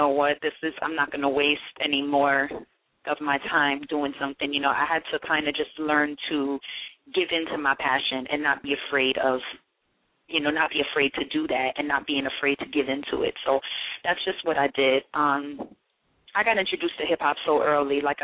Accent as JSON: {"language": "English", "town": "Miramar", "region": "Florida", "country": "United States", "tie": "born or raised there", "also_born_or_lived": "Mandeville, Jamaica", "lives_now": "New York City, United States", "said": "I'm originally from Florida, from South Florida, Miramar, Florida. I was raised back and forth between Miramar and Mandeville, Jamaica."}